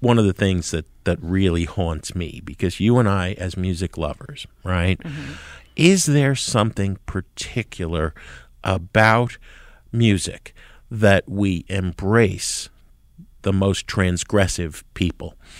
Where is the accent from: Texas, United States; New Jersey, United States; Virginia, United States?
New Jersey, United States; Jersey City; now in New York, United States; I grew up in Jersey City. I go to school at NYU, but I've been here since 90, 91, and I love this city.